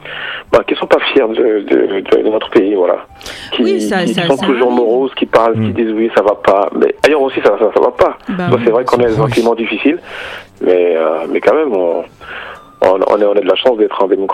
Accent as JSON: {"language": "French", "country": "France", "said": "on a vraiment de la chance de vivre en France, d'être aussi né en France."}